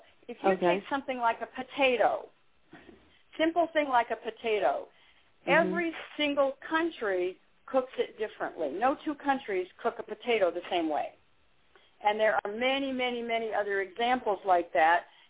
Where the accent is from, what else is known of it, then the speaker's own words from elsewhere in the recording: Denver, Colorado, United States; also born or lived in Boulder; Sure. Yes, actually, I grew up in Colorado, in Denver, and then my family moved to Boulder when I was about to go into the ninth grade.